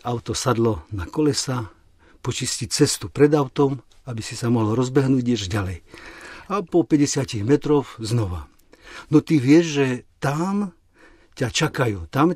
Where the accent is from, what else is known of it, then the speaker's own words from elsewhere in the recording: Kurima, Prešov Region, Slovakia; now in Russia; A inak pochádzam zo Slovenska, z dediny Kurima, nedaleko Bardejova. Tam mám ešte otca, bratov, sestry. A sám som zo 7 detí.